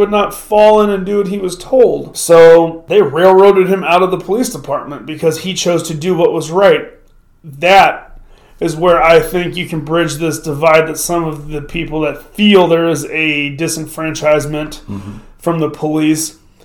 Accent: Missouri, United States; It wasn't uncommon in the small town I grew up in outside of St. Louis for a few years for cops to just pull over

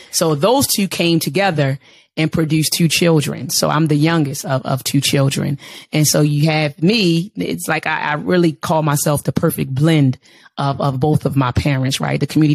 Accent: Baltimore County, Maryland, United States; born and raised in Baltimore, actually Baltimore County, born and raised in Baltimore County.

